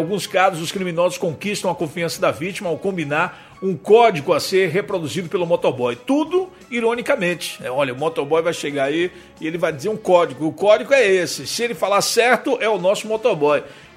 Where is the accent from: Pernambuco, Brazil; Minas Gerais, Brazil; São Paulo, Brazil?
São Paulo, Brazil; Ribeirão Branco; sou do Ribeirão Branco, vizinho lá do Zé Mascate, Marinho Santos Escarpita. Eu tô falando aqui da Praia do Sul